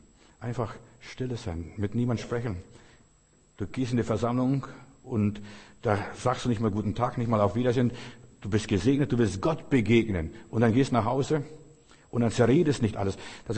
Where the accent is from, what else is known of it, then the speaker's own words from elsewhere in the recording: Lithuania; Zu uns in Russland, Litauen, wo ich aufgewachsen bin, da kamen ständig Bettler.